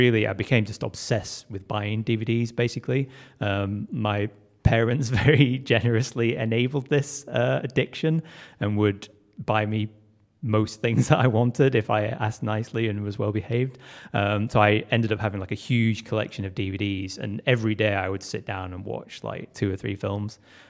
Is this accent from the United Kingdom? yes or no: yes; Burnley, North West England, United Kingdom; which is a small town near where I grew up in Burnley in Lancashire.